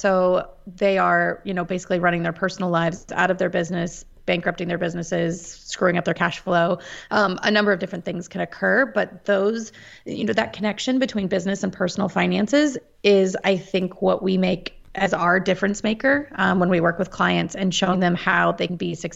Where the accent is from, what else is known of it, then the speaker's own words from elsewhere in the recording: Topeka, Kansas, United States; also born or lived in Washington, D.C. area; Born and raised in Topeka, Kansas. I have been a lifelong Kansan except for the short stint of about 6 years that I lived out in the D.C. area